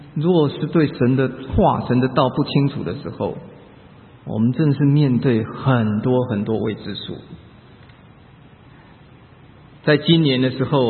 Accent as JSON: {"language": "Chinese", "country": "China", "said": "我们中国人讲一句话，就是如履薄冰"}